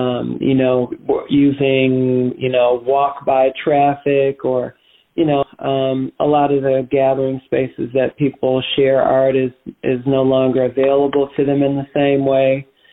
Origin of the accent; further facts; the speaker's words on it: Detroit, Michigan, United States; Yeah, I'm originally from Detroit.